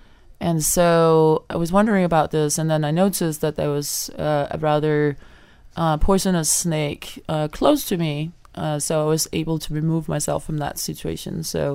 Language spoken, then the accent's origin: English; Denmark; English is a second language; I went back to my home country, Denmark, and I asked my mom in the kitchen, what's the color of the number 7?